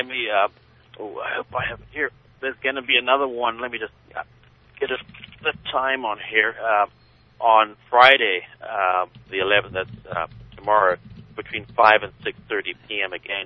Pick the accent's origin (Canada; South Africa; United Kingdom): South Africa; born there; moved away; I was born in South Africa